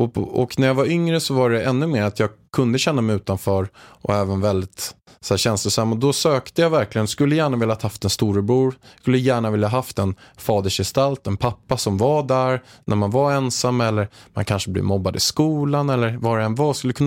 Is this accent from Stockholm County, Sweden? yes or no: yes; Haninge, Stockholm County, Sweden; jag är uppväxt i Haninge i grunden, en förort utanför Stockholm.